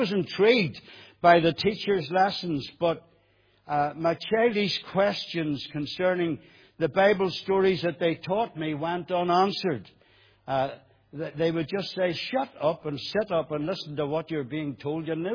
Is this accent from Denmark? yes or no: no; Belfast, Northern Ireland, United Kingdom; I came originally from East Belfast.